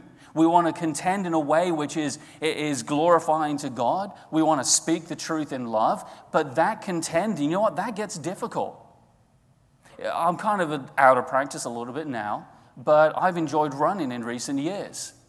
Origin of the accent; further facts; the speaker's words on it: England, United Kingdom; able to have grown up in England. And there are so many wonderful things that I could tell you about my home country.